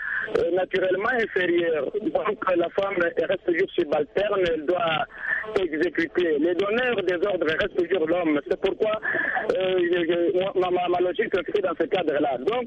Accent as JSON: {"language": "French", "country": "DR Congo", "said": "chez nous, à la République démocratique du Congo"}